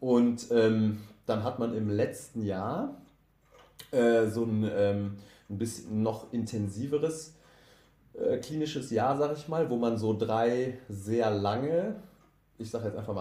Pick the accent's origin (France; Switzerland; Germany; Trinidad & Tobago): Germany; Cologne, North Rhine-Westphalia; born there; Als gebürtiger Kölner war das so um die Ecke, fühlte sich aber an, als wäre man ganz weit weg, obwohl das, wie gesagt, Luftlinie nur 100 Kilometer sind.